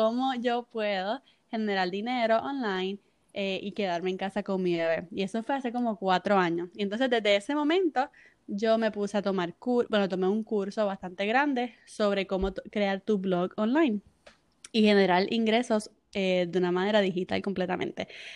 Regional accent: Puerto Rico; now in California, United States; yo soy puertorriqueña. Y me mudé a California hace como 2 años.

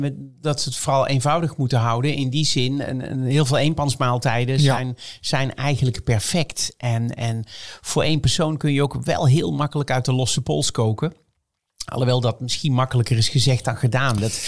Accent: Netherlands; Want het officieel, wat wij verstaan onder high tea als Nederlanders, dat is feitelijk de afternoon tea.

